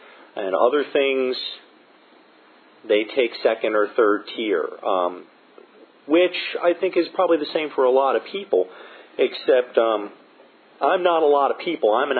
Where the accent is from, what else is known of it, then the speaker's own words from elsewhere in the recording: Virginia, United States; born there; also born or lived in North Carolina / Florida; But I was born in Virginia, not far from here, Northern Virginia. My dad was a worker for the government. We traveled because of his job down through Virginia, North Carolina, and eventually Florida.